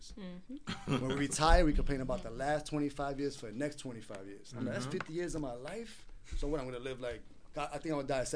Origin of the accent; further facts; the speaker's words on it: Harlem, New York, United States; Growing up in Harlem, every kid wants to be a rapper and a baller.